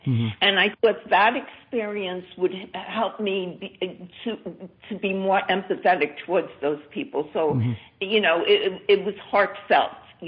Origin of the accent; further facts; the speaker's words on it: Brooklyn, New York, United States; born there; now in California, United States; Yes, I was born in Brooklyn, New York, and moved to California to actually work at Orange County Jail.